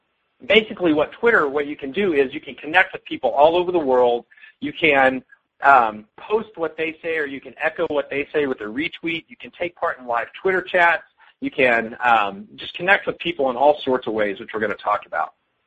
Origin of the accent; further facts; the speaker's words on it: Texas, United States; I'm from West Texas. It's a very conservative area.